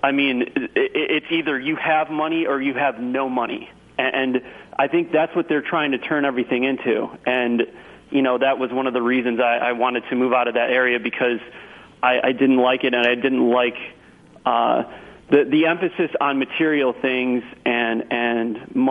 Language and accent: English; Chicago, Illinois, United States; now in Clearwater, United States; I'm from Chicago. That's where I grew up. I currently live in the Clearwater area in Florida now.